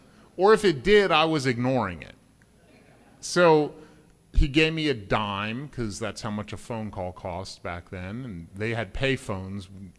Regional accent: Amherst, Massachusetts, United States; born there; And I was born in Amherst, Massachusetts, so it really should have, like, attracted me just by my nature, but it didn't.

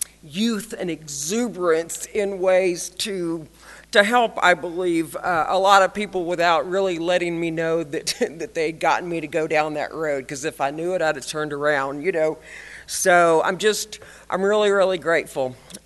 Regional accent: Texas, United States; But again, so I grew up in East Texas.

